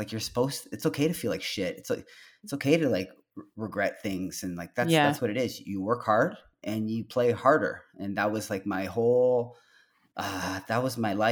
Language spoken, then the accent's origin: English; Ontario, Canada; it's I grew up in just outside of Toronto.